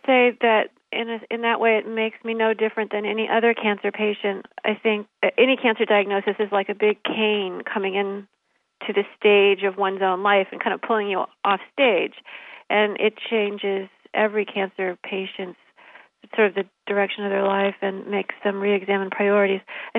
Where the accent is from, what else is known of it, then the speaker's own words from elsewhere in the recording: Illinois, United States; I went back to my hometown, a highly industrialized area along the Illinois River